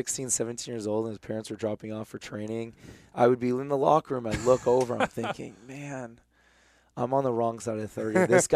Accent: United States; But ultimately, being an American, I wanted to be back in America playing for a team in Major League Soccer.

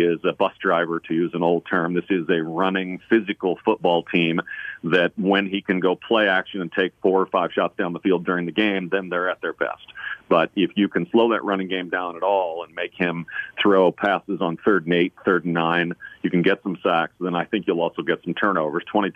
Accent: Kansas City, Missouri, United States; I'm from Kansas City, so I follow my Chiefs

